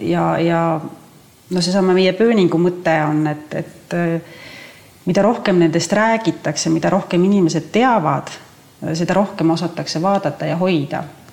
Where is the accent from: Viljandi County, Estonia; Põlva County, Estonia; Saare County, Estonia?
Saare County, Estonia; ma olen saarlane